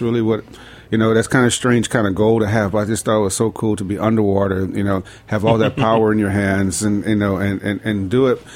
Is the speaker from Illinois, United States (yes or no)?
yes; Chicago, Illinois, United States; now in Atlanta, United States; So I just see those seasonal things happen so much more in Atlanta than I did growing up in Chicago.